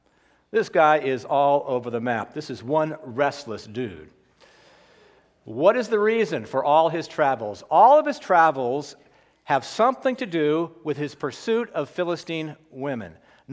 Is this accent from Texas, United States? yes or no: no; San Bruno, California, United States; also born or lived in San Francisco; I was born in St. Mary's Hospital and then quickly left to live in San Bruno for the first few years of my life.